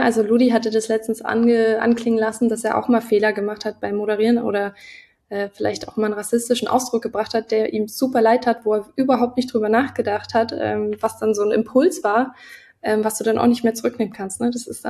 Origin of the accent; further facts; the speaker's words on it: Görlitz, Saxony, Germany; also born or lived in Horka / Niesky; Ja, also ich komme ja aus der Gegend, so ein bisschen aus der Lausitz. Also Görlitz, Horka, Niesky, da bin ich so groß geworden, also in der Teenagerphase.